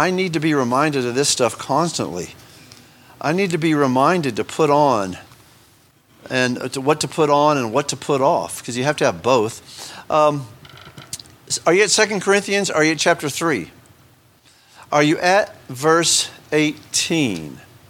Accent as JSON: {"language": "English", "country": "United States", "said": "You know, I'm an American. I like pragmatism just as much as the next person."}